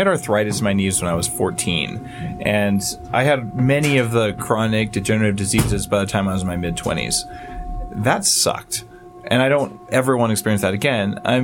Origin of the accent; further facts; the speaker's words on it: New Mexico, United States; I grew up in New Mexico, I love New Mexico green chili.